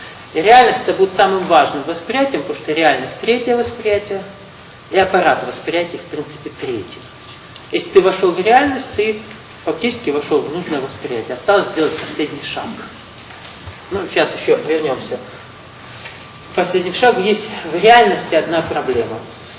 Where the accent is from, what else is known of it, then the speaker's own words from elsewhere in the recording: Ukraine; С одной стороны, государство одно, а реальностно, несмотря на то, что мы там украинцы, мы разные.